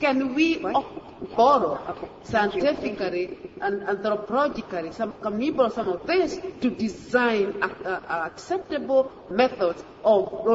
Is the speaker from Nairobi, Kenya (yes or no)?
yes; Nairobi, Kenya; from Kenya, Nairobi.